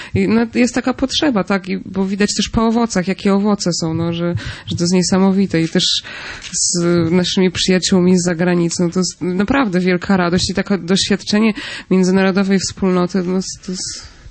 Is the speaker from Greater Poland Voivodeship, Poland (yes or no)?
yes; Podgostyń, Greater Poland Voivodeship, Poland; bo jestem z Podgostynia